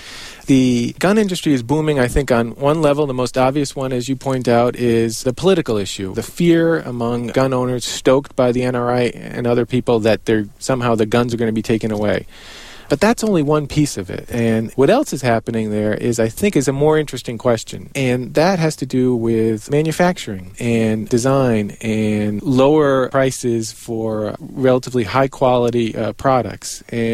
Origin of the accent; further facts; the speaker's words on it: Fall River, Massachusetts, United States; I mean, I grew up outside of Fall River, a textile capital of the world at one point.